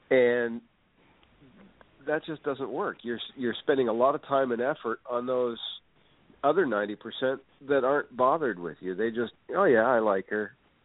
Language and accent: English; Canada; I'm from Canada originally, so I know, and I worked in radio there.